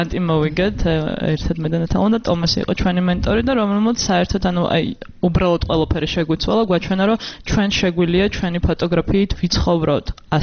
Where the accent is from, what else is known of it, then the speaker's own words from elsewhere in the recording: Tbilisi, Georgia; დავიბადე და გავიზარდე თბილისში და შესაბამისად ვიღებდი იმ გარემოს, სადაც ვარ